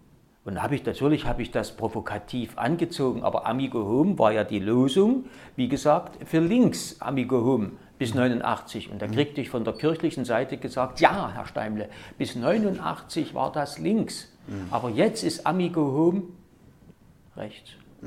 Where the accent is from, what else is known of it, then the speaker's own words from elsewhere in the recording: East Germany, Germany; Ich komme ja nun aus der DDR